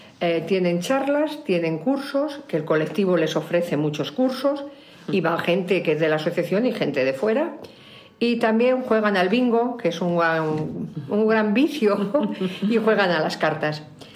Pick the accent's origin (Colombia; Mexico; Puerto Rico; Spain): Spain; Madrid, Community of Madrid; born there; now in Villalpando, Spain; Soy una mujer de 63 años... En Villalpando todo el mundo me conoce por … Yo nací en Madrid, mis padres eran de un pueblo que está a 6 kilómetros de Villalpando